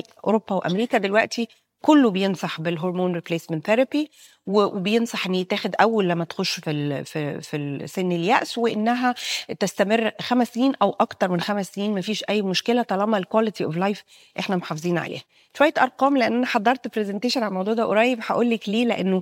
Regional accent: Egypt; ده وصل عندنا في مصر ان احنا كاطباء

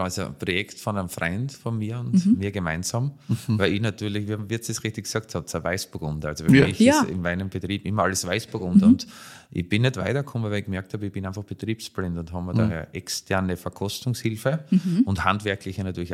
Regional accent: Schützen am Gebirge, Burgenland, Austria; weil bei uns in Schützen Gebirge, wenn man schaut auf die besten Rieden

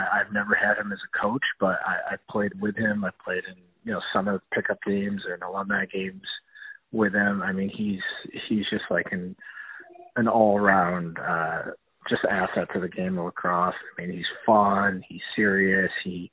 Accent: New York, United States; that was quite the experience growing up in the Onondaga area and always being at Syracuse lacrosse games

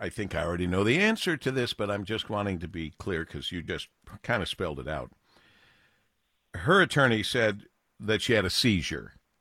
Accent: Monroe, Michigan, United States; my hometown of Monroe, Michigan

